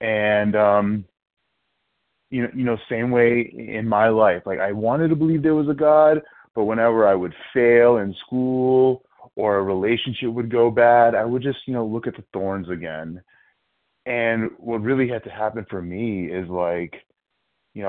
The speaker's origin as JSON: {"language": "English", "region": "New Jersey", "country": "United States", "said": "I am from New Jersey"}